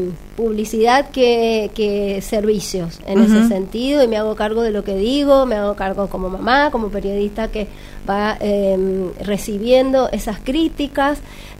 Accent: Mendoza, Argentina; Y nosotras como mendocinas y mendocinos estamos muy felices

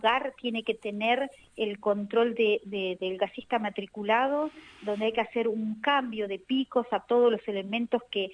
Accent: Maquinchao, Río Negro, Argentina; las autoridades y principalmente a nuestra gobernadora, que hoy va a ser el acto central acá en mi pueblo.

